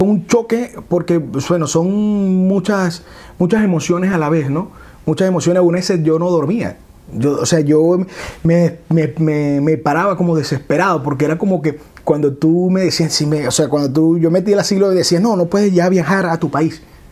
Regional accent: Carora, Lara, Venezuela; also born or lived in Barquisimeto; now in Maracaibo, Venezuela; yo nací en Carora, Estado Lara, y mi tierra, por supuesto, la amo. Sin embargo, yo creo que Maracaibo me adoptó como su hijo, por decirlo así. Y llegué a Maracaibo, incluso yo vivía en Barquisimeto.

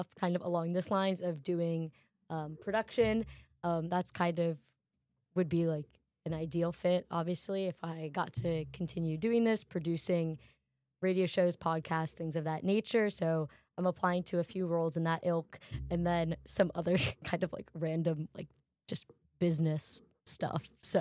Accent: New York City, New York, United States; I grew up a huge Villanova fan. My dad's from Villanova. So to see those guys and then to play for my hometown team in the Knicks, it's just kind of a perfect fit.

